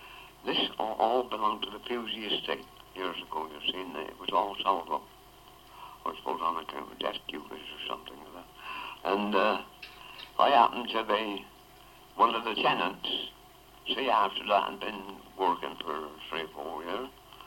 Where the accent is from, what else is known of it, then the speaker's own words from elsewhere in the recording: Swindon, South West England, United Kingdom; I come from Swindon, you see. My hometown was Swindon.